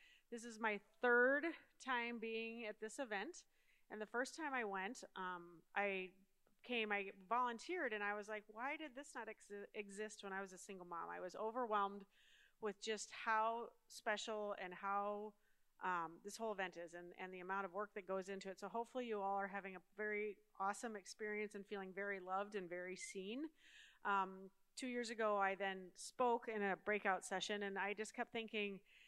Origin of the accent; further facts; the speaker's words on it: Rochester, Minnesota, United States; I'm from Rochester, Minnesota, just so you know.